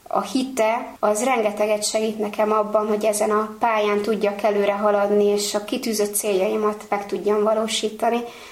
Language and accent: Hungarian; Bugyi, Pest, Hungary; Én Bugyi községből származom, ahol egy nagyon kedves idős atya volt akkor a tiszteletes úr